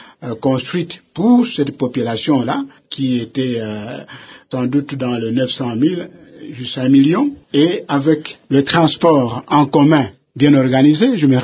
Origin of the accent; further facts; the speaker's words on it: Kikwit, Kwilu, DR Congo; c'est une dizaine d'années que j'ai passé chez moi, si je peux ainsi le dire, à mon patelin, à Kikwit, où juste je venais de terminer les humanités